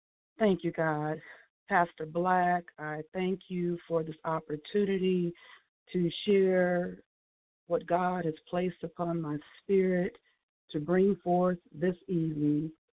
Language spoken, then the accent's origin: English; Portland, Oregon, United States; growing up in Bethel AME Church in Portland, Oregon